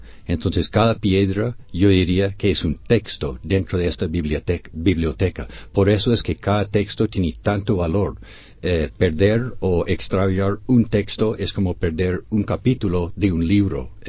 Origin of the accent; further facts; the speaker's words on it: Oregon, United States; Spanish is a second language; now in San Agustín, Colombia; yo soy norteamericano, yo soy del estado de Oregón, en Norteamérica, y de joven en los años 70 me encontré como tanta gente rodando, conociendo, queriendo conocer más que mi pueblito pequeño de donde soy yo